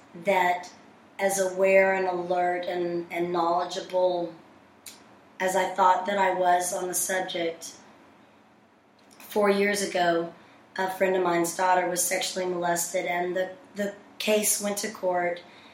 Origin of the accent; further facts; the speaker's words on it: Houston, Texas, United States; Hi, this is … I'm from Houston, Texas, and I have a foundation there called Not On Our Watch, America Foundation